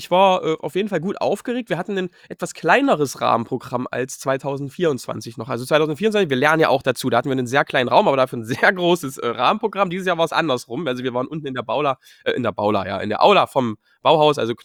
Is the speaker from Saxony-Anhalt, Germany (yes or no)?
yes; Dessau, Saxony-Anhalt, Germany; ich komme aus Dessau, ich bin da groß geworden. Ich wohne da seit, naja, fast 30 Jahren, nicht die ganze Zeit, aber fast.